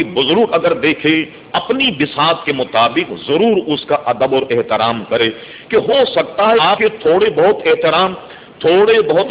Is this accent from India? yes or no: yes; Hyderabad, Telangana, India; میں نے اس لیے کہا کہ میں حیدرآباد دکن کا رہنے والا ہوں. سقوط حیدرآباد دکن میرے سامنے ہوا.